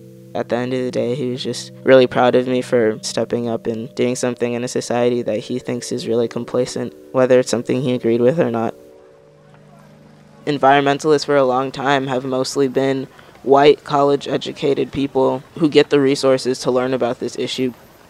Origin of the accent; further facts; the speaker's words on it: New York, United States; I'm 19 years old. I'm from New York